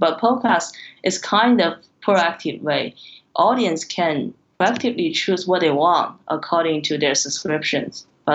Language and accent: English; Tianjin, China; I'm from Tianjin, the city nearby Beijing.